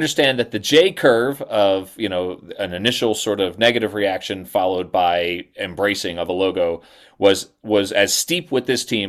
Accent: Philadelphia, Pennsylvania, United States; Well, I'm from Philadelphia and he's the iconic one in my mind too.

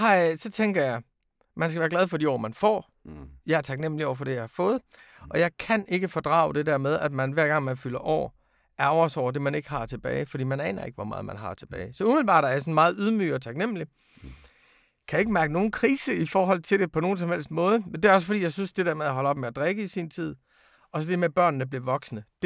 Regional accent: Jutland, Denmark; omkring 50, begge to ledere for medieorganisationer, født og opvokset i Jylland.

